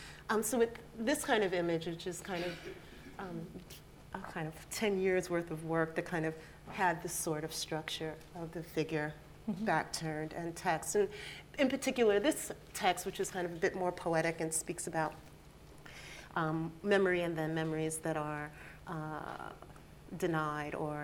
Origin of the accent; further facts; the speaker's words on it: East Coast, United States; also born or lived in California; in going to art school and kind of growing up on the East Coast and then going to graduate school on the West Coast in California